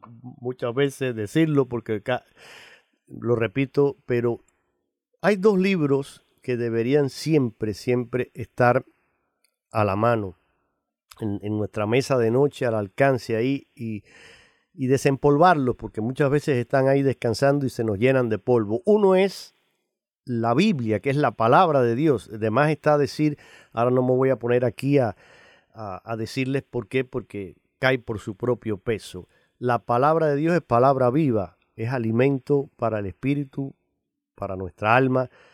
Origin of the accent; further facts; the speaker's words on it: Cuba; Tengo aquí una de el cantautor cubano de mi tierra